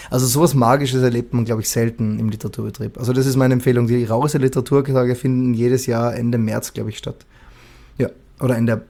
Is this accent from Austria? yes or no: yes; Salzburg, Austria; in meinem Heimatbundesland Salzburg, wo ich geboren bin.